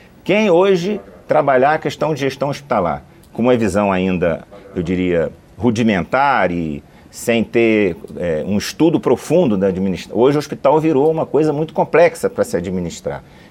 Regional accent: Rio de Janeiro, Brazil; Eu, por exemplo, sou do Rio de Janeiro.

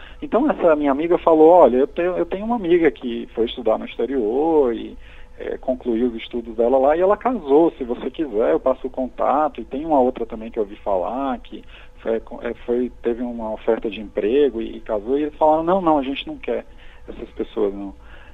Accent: Ceará, Brazil; Bom, eu sou do Ceará e lá a realidade do turismo sexual ela é muito... viva, infelizmente.

